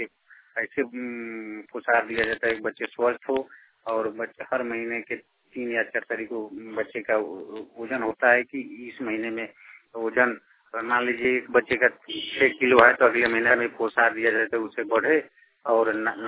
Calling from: Motihari, Bihar, India; मुतिहारी से बोल रहा हूँ।

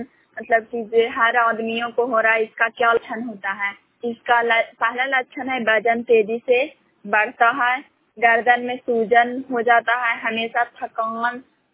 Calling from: Son, Bihar, India; ग्राम सोन, पंचायत सोन, पंकराय, परसुरा, जिला नालंदा के निवासी हूँ।

